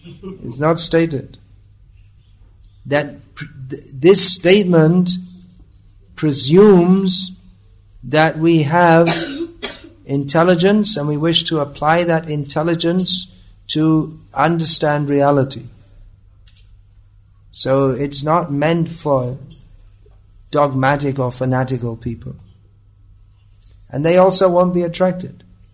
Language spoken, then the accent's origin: English; Nagercoil, Tamil Nadu, India; born there; I was born in Nagarkoil, and we're all, you know, Nagar.